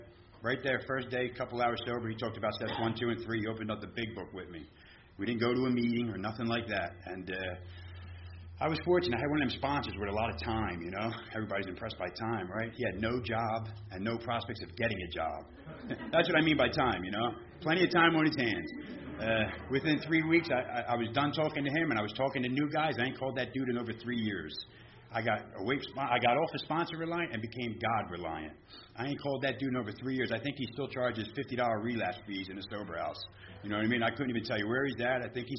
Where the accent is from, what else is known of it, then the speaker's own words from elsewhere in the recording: Philadelphia, Pennsylvania, United States; Born and raised in South Philly, stone cold Christian, whatever you want to call them, Catholic guys.